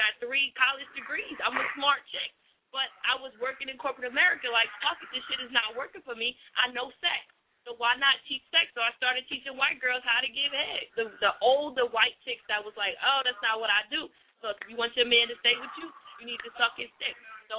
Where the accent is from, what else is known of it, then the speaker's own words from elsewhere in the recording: New Jersey, United States; I currently live in the South, but I'm not from the South. I'm born and raised in Jersey